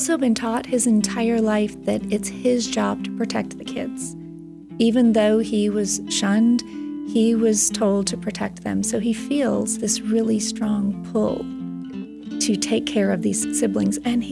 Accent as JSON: {"language": "English", "region": "Wisconsin", "country": "United States", "tie": "born or raised there", "said": "Well, I grew up in Wisconsin, so the snow scenes, of course, come sort of naturally to me."}